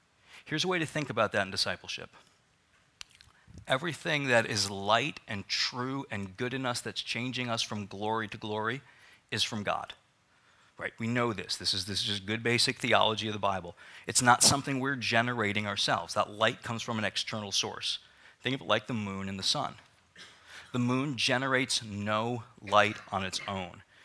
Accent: Northeast, United States; So I'm from the Northeast, and we can excuse a lot of sin and just say it's a geography thing.

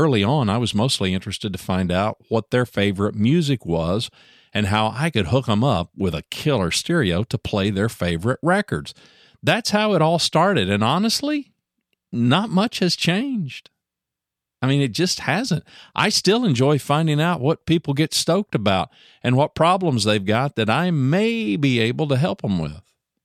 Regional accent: Louisiana, United States; also born or lived in Ada, Oklahoma; I'm from Oklahoma. Born in the same town as … by the way, Ada, Oklahoma. Moved away when I was just a kid. And really, I would have to tell you, grew up mostly in Louisiana.

